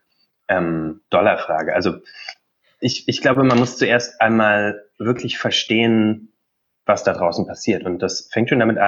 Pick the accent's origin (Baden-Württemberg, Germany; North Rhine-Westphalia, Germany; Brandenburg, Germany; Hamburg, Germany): Brandenburg, Germany; Also ich komme aus Brandenburg, bin da groß geworden, meine Eltern leben da immer noch.